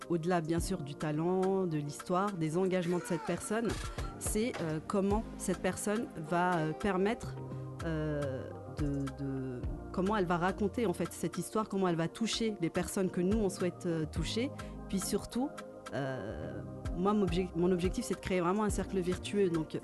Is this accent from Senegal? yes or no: no; Algeria; also born or lived in Paris; je suis née à Paris, mais j'ai grandi, j'ai fait mes études jusqu'au lycée, en fait, en Algérie. Donc, c'est une chance, parce que je suis issue de différentes cultures.